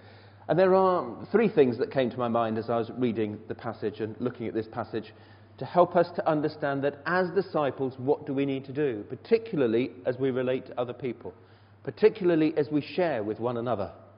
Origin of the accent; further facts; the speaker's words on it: United Kingdom; One of the great things about being British is we're such individualists, aren't we?